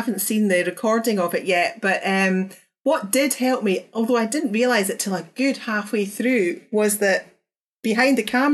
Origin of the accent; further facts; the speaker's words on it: Scotland, United Kingdom; And I know the answer to that because I'm Scottish.